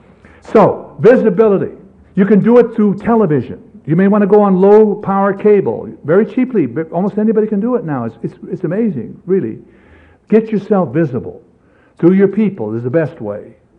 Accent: Pittsburgh, Pennsylvania, United States; also born or lived in New York; It's just part of growing up in Pittsburgh and New York.

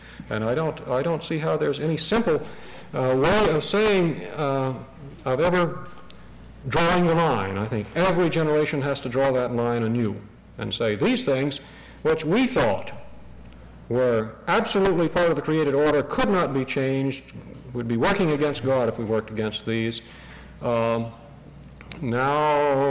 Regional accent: Southern United States, United States; I grew up in the South

